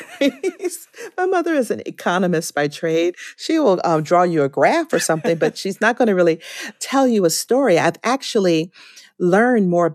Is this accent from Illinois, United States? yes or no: no; Atlanta, Georgia, United States; and I grew up in Atlanta post-segregation in a big city.